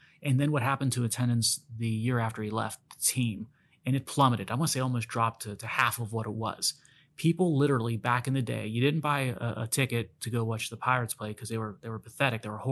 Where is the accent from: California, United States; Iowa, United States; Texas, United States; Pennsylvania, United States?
Pennsylvania, United States; Pittsburgh; And Dave Parker was during, you know, in his heyday when I was a kid growing up in Pittsburgh.